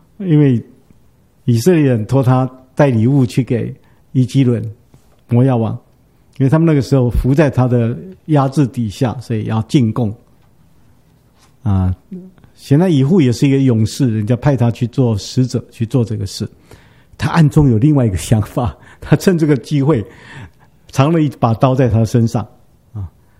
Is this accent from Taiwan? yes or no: yes; Taiwan; 像我们台湾话就把右手叫做正手，正边，左手叫做反边